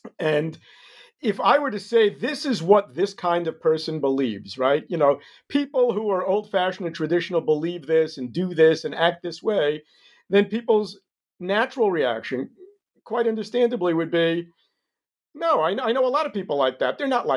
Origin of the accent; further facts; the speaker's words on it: New York, United States; moved away as an adult; now in Israel; Sure. I grew up in New York. Had a traditional yeshiva education.